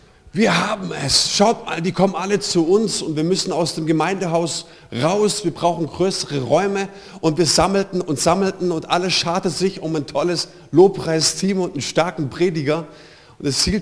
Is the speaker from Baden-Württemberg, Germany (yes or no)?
yes; Heidenheim, Baden-Württemberg, Germany; Ich komme aus Heidenheim